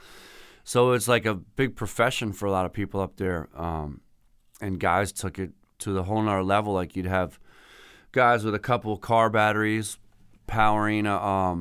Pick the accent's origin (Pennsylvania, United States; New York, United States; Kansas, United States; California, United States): Pennsylvania, United States; Philadelphia; I grew up in Center City in Philadelphia. And so I grew up right near this street called South Street, right?